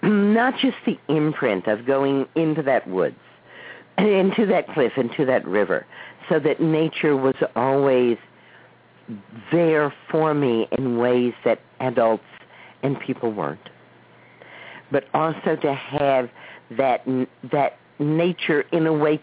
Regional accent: Dallas, Texas, United States; When I was a little girl growing up in Dallas, Texas, I lived on a block, a subdivision

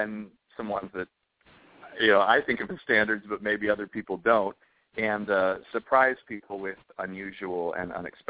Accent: Layton, Utah, United States; also born or lived in Ogden; Well, I was born in Ogden, Utah, and I grew up in northern Utah in a town called Layton

